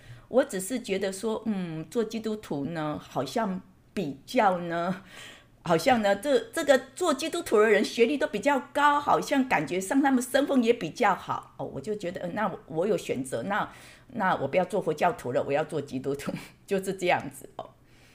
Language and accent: Chinese; Kaohsiung, Taiwan; 我是在台湾出生的高雄哦，那呢，从小呢，我就跟着妈妈拜拜啊